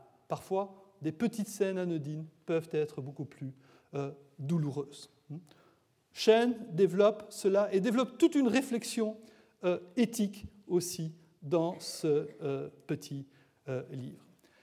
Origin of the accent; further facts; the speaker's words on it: Belgium; jusqu'à ma génération, même chez nous en Belgique, nous lisions au lycée Dorgelès